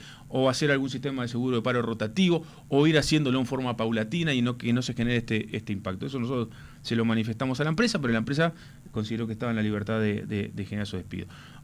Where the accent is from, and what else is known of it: Uruguay